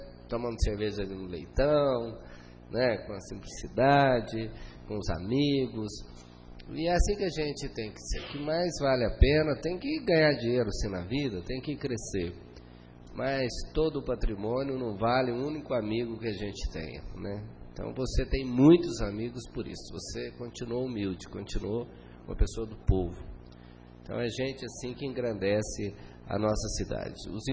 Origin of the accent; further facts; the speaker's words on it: Alterosa, Minas Gerais, Brazil; Eu mesmo não sou daqui, sou de Alterosa.